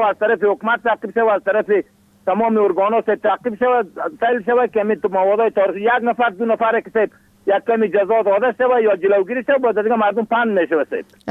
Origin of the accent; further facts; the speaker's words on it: Ajar, Bamyan, Afghanistan; now in Kaghor, Afghanistan; سب از رسوالی کهمر رست و جایم قریه آجر، فیلن در قریه کاغور زندگی میکنم، سب ولایت ما بامیان.